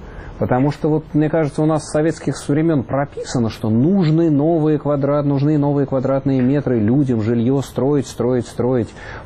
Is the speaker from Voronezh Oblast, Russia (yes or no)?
no; Moscow, Russia; как коренной москвич, глядя на создание домстроя, конечно, сердце мое обливается слезами.